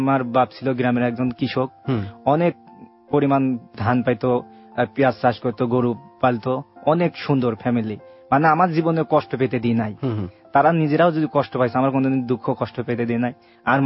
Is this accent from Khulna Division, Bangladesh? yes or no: yes; Kushtia, Khulna Division, Bangladesh; দেশ কুষ্টিয়া থেকে আসছি।